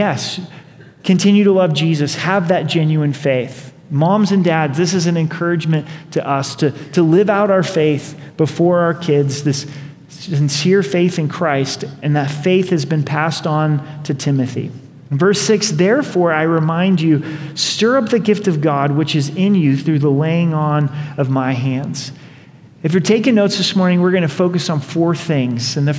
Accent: Oregon, United States; I grew up in Oregon, so I still feel like I'm a lumberjack, right?

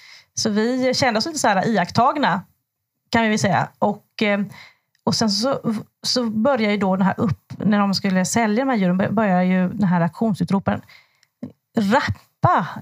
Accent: Småland, Sweden; jag är ju från Småland

